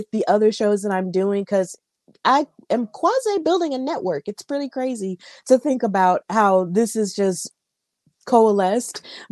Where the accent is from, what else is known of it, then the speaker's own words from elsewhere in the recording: Alabama, United States; Of course, I'm from Alabama, and so we've had a pretty tough time